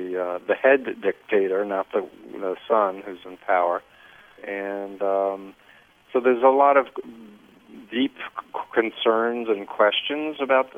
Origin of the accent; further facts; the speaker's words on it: United States; I was involved with the group for 2.5 years in the mid-70s at a fairly high level as an American.